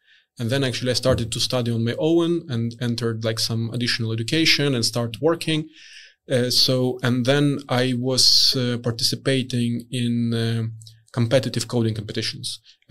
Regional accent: Belarus; moved away as an adult; now in Sweden; I'm originally from Belarus. So, and after I finished university, I wanted to live somewhere else. And luckily for me, Spotify invited me to live in Sweden and to work at Spotify.

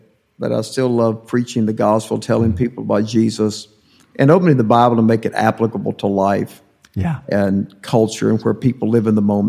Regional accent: East Point, Georgia, United States; I was born and raised in Atlanta, South Side, East Point. My parents both were born and raised in Atlanta and grew up in East Point.

